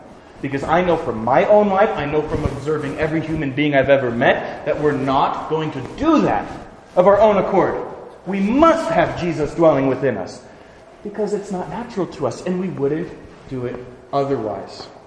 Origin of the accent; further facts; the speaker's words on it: Chester, Montana, United States; born there; I was born in Chester, Montana. Enough said.